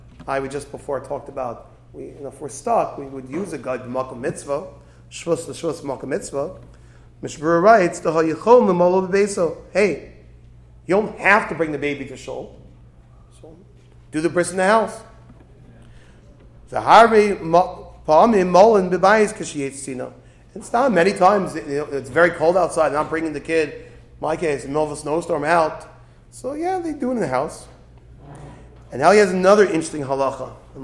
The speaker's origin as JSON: {"language": "English", "town": "Brooklyn", "region": "New York", "country": "United States", "tie": "born or raised there", "said": "I grew up in Brooklyn. Talk about never seeing a bris on Shabbos. You know, bris on Shabbos in Brooklyn only happen in houses because they're not bringing the baby to shul."}